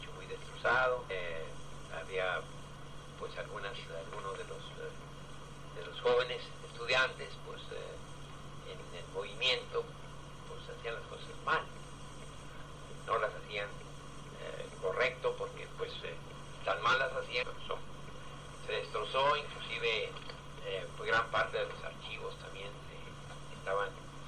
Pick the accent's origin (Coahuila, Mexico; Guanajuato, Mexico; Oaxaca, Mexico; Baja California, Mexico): Baja California, Mexico; Tijuana; todos los socios que estamos ahí en Tijuana, pues, de ahí del club, que somos de Tijuana